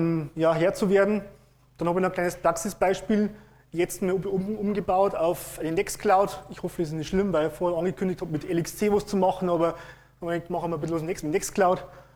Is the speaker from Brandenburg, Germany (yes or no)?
no; Bavaria, Germany; ich komme aus Niederbayern, also ich hoffe, dass ich langsam, deutlich und hochdeutsch rede. Also, erste Fremdsprache Deutsch.